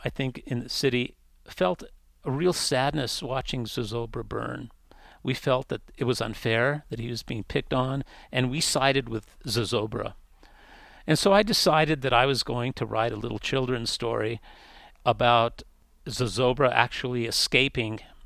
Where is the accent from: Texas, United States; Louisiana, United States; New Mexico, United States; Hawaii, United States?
New Mexico, United States; Santa Fe; I wrote a book about growing up in Santa Fe and the Fiesta, and it was published by the Museum of New Mexico Press